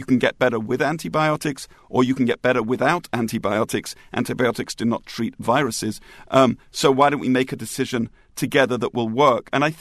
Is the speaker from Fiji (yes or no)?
no; London, United Kingdom; Growing up in London in those dark, rainy nights, I look forward to it.